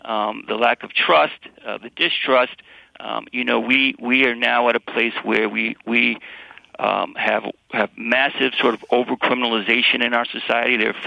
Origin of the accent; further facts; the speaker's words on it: Westland, Michigan, United States; also born or lived in Detroit; I was born in Detroit. in the 60s, in the early 60s, and my grandparents lived in Inkster and the companion community to Westland.